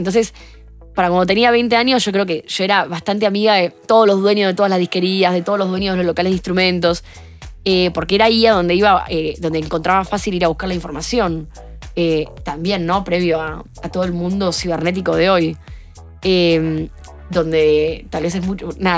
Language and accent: Spanish; Buenos Aires, Argentina; Sí, soy de Buenos Aires, del barrio de Palermo, que es un barrio con mucho acceso a todo.